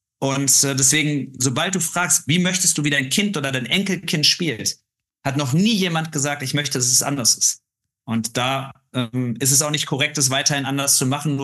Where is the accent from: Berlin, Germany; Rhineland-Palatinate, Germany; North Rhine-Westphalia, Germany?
North Rhine-Westphalia, Germany; weil ich komme jetzt aus dem Ruhrgebiet.